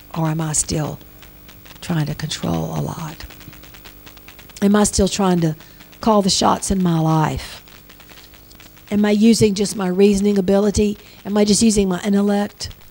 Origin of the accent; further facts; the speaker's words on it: Louisiana, United States; I'm from Louisiana, things like that.